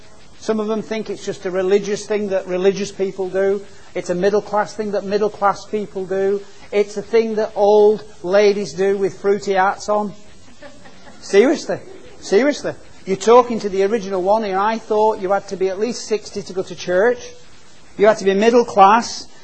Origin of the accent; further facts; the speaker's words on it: Oswaldtwistle, North West England, United Kingdom; If it's free, I'll have two. Because I'm from Oswaldwistle.